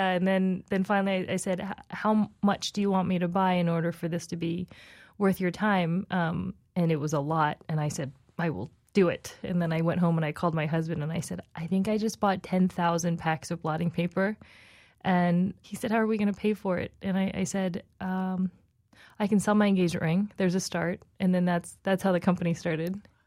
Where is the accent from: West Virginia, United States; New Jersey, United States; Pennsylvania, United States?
New Jersey, United States; I'm not Japanese. I'm from New Jersey. I look Asian, and I am. I'm Taiwanese ethnically.